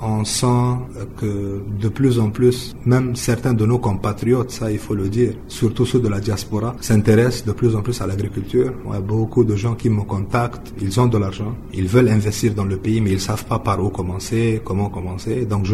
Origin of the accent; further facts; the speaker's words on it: Central African Republic; Vous savez que chez nous, en Centrafrique, on perd chaque année minimum 9 à 10 000 tonnes de mangue